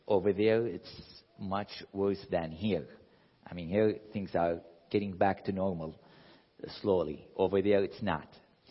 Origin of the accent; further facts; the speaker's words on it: Iraq; I'm from Iraq